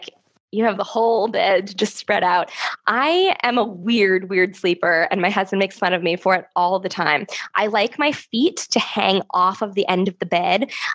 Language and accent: English; United States; But I have to say, because I'm American, jewelry only has one L and … has no H.